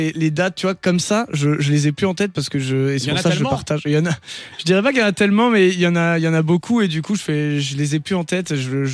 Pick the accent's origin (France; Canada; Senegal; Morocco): France; Berwiller, Grand Est; Je l'ai passée à Berwiller. Je ne sais pas si tu connais, peut-être pas. Petite bourgade. C'est vraiment un petit village où j'ai grandi. Et après, je suis parti sur Guebwiller